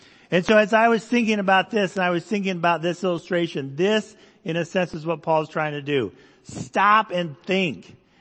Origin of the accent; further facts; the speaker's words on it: Indonesia; So I grew up in Indonesia. I think you guys know that. And we lived next to a very large river.